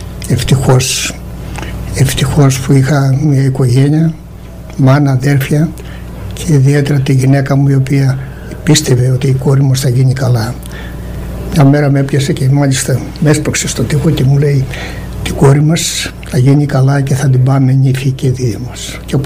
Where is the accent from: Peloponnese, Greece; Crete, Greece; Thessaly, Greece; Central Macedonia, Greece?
Peloponnese, Greece; Είναι στον Πάρνο, 1100 μέτρα υψόμετρο. Και είναι η ολόκληρη Ελλάδα για μένα, είναι το χωριό μου.